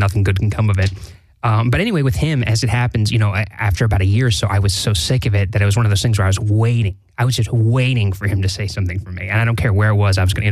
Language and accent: English; Florida, United States; I grew up in South Florida.